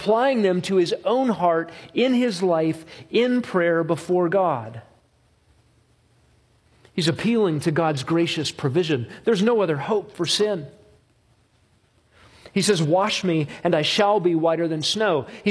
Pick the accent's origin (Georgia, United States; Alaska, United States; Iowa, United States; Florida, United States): Alaska, United States; It was colder in Chicago than in all the years I grew up in Alaska.